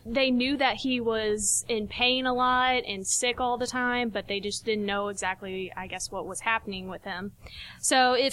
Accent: the South, United States; accent: Southern; I know, I get my southern accent, it is so funny.

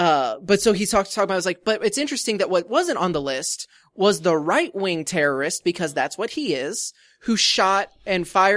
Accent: United States; I'm American, so deal.

